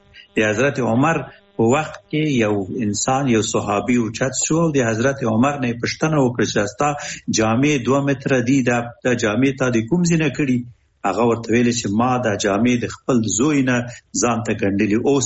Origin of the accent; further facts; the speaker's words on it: Afghanistan; مونږ هم افغانان یو او د افغانانو حالات سارو کوم